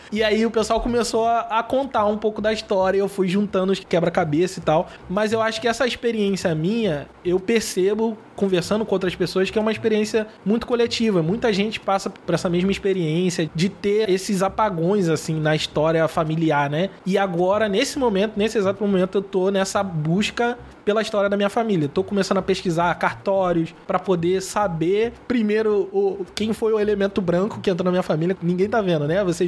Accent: Nova Iguaçu, Rio de Janeiro, Brazil; eu sou nascido e criado em Nova Iguaçu, na Baixada Fluminense, no Rio de Janeiro, só que a minha avó sempre contou que ela veio de Campos, né, que é uma cidade aqui no interior do Rio de Janeiro, no norte do Rio.

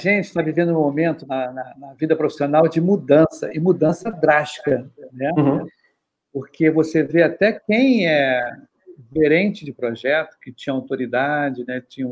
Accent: Rio de Janeiro, Brazil; aqui no Rio de Janeiro, que eu sou do Rio, né?

